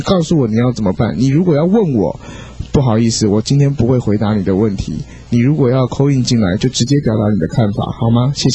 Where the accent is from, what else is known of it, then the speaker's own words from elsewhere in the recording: Taiwan; 所以说我们台湾人就应该兴高采烈的接受哦